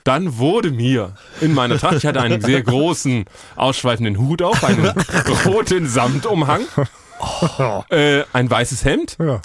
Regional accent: Northern Germany, Germany; da wo ich herkomme, in Norddeutschland. Karnevalshochburg des Nordens.

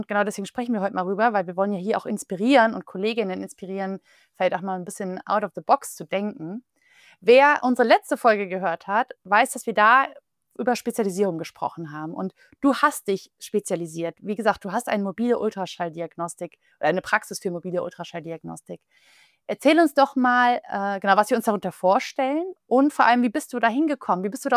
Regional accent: Düsseldorf, North Rhine-Westphalia, Germany; im Raum Düsseldorf. Das ist meine Heimat.

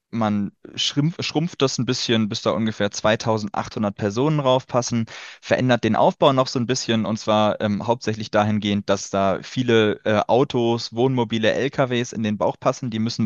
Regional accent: Kiel, Schleswig-Holstein, Germany; Ich komme aus Kiel.

